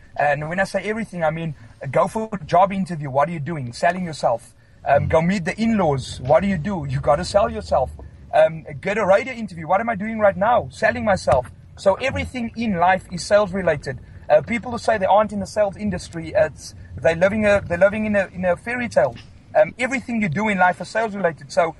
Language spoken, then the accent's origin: English; Paarl, Western Cape, South Africa; Well, I went to school at Paul Boys. I grew up in Paul.